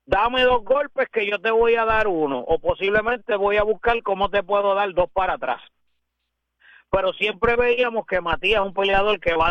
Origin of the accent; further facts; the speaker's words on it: Puerto Rico; como puertorriqueño y como humano